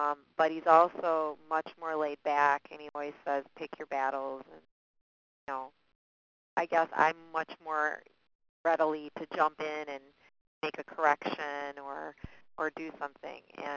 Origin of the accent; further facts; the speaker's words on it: Rockford, Michigan, United States; from Rockford, Michigan.